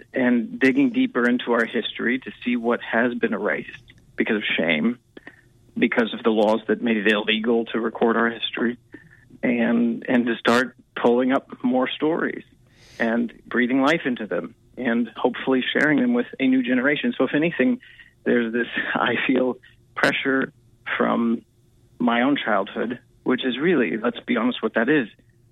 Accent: Texas, United States; it only takes me thinking a bit about myself growing up in Texas and what that felt like

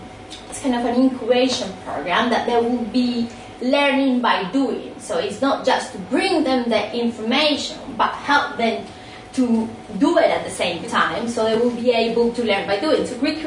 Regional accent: Colombia; I'm originally from Colombia

